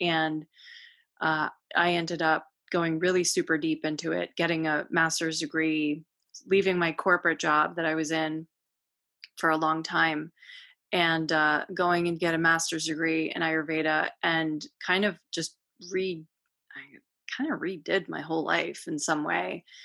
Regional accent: Rhode Island, United States; Me too. I grew up in Rhode Island.

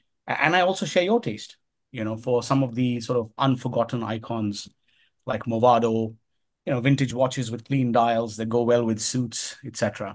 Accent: India; born there; moved away as an adult; also born or lived in United States / London; I spent most of my life outside India. I was born in India, but I went to college in the US. I was educated in Carnegie Mellon.

